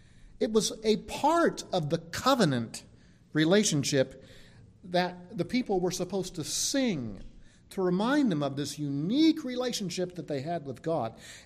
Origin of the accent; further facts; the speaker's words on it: Maryland, United States; I grew up in Maryland, close to Baltimore and the District of Columbia